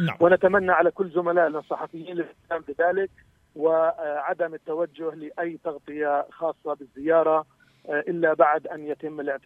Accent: Palestine; نحن مواطنين فلسطينيين محترمين

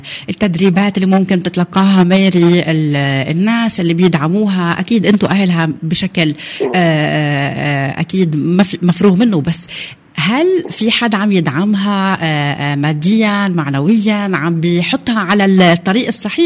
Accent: Palestine; معنا كفلسطينيين رياضيين

